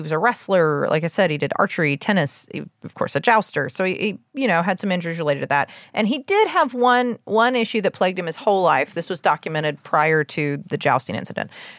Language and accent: English; United States; I as an American, I'm like, that seems dramatic.